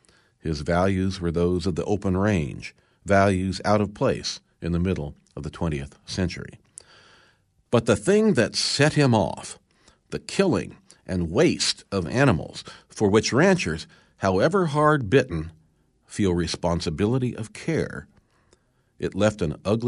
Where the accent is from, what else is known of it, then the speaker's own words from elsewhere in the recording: Kansas, United States; In my home state of Kansas, the federal government in late 1934 bought 10,000 cattle a day